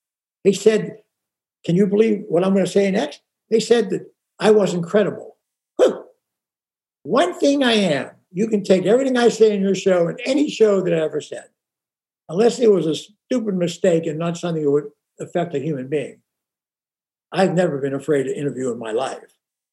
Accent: Pittsburgh, Pennsylvania, United States; They brought in a guy from Pittsburgh who I knew his granddaddy because I'm from Pittsburgh to do the interview with me.

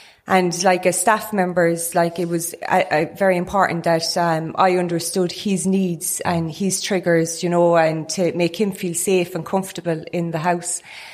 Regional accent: Newcastle West, Munster, Ireland; I'm from Newcastle West.

